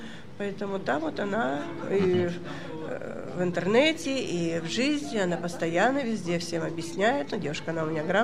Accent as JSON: {"language": "Russian", "town": "Irkutsk", "region": "Irkutsk Oblast", "country": "Russia", "said": "так как мы сибиряки, я из Сибири, из Иркутска"}